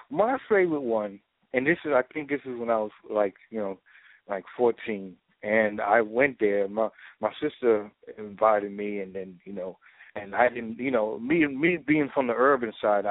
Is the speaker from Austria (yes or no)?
no; Chicago, Illinois, United States; And I'm not just saying because I'm a Chicagoan.